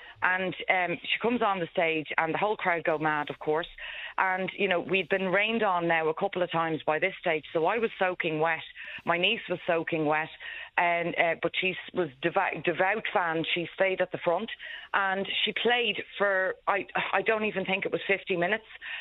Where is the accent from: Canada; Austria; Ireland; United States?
Ireland; Dublin, Leinster; I'm from Dublin originally, but we drove up from Galway